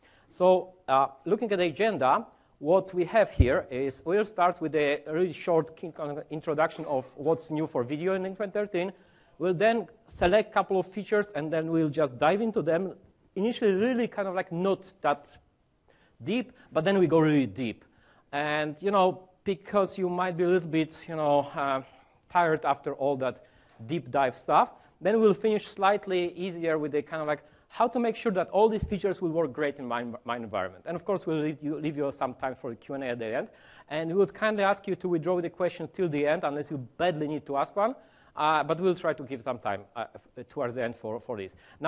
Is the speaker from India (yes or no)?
no; Poland; English is a second language; As you can hear, probably already from my accent, I'm not from US, I'm from Poland.